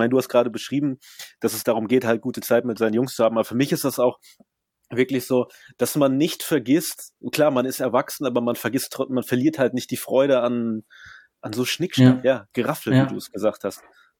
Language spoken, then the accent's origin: German; Germany; Ich bin ja immerhin in Deutschland aufgewachsen.